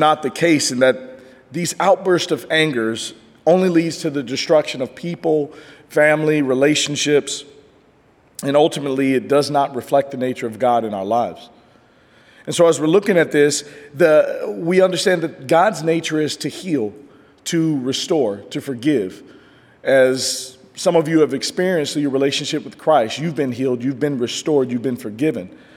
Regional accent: Kansas City, United States; so growing up in Kansas City, we used to have this thing

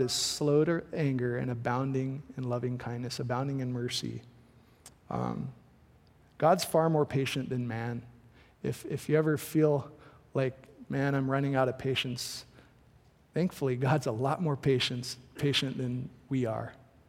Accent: Hawaii, United States; growing up in Hawaii, we have a lot of different cultures.

